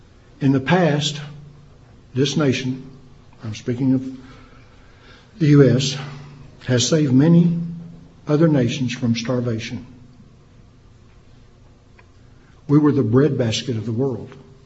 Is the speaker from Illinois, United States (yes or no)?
no; Texas, United States; So I'm from West Texas.